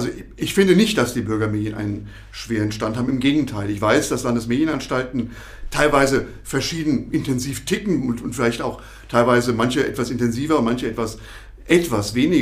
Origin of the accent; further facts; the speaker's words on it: Rhineland-Palatinate, Germany; now in Thuringia, Germany; Ich bin ja gefühlt jetzt schon wieder seit 30 Jahren fast in Thüringen, also Thüringer geworden, aber ich komme aus dem Ursprungsland der offenen Kanäle, aus Rheinland-Pfalz.